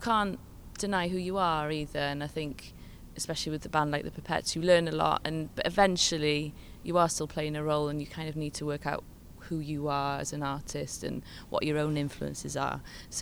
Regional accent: Cardiff, Wales, United Kingdom; I'm a musician from Cardiff, Wales.

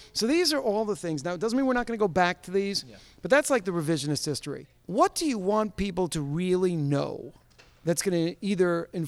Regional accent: Queens, New York, United States; born there; I was born in Queens, so I'm a New York boy.

